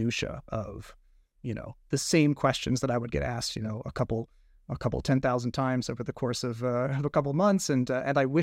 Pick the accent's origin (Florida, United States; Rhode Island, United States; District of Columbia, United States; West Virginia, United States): West Virginia, United States; I grew up in West Virginia. I have a pretty strong accent when I go home, and I want the machine to be able to understand the West Virginian just as well as the Californian